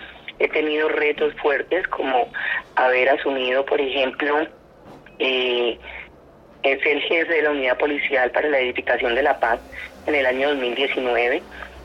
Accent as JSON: {"language": "Spanish", "region": "Boyacá", "country": "Colombia", "said": "Bueno, yo soy una boyacense de 48 años de edad."}